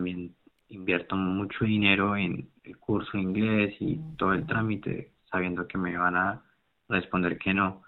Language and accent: Spanish; Colombia; now in -; Yo soy de Colombia.